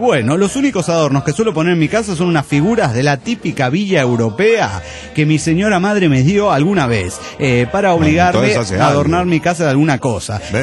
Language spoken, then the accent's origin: Spanish; Chihuahua, Mexico; de Chihuahua, México.